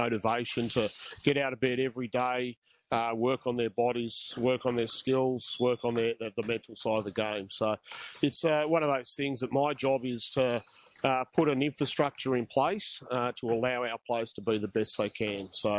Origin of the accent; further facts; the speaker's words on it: Canberra, Australian Capital Territory, Australia; Yeah, well, born and bred in Canberra.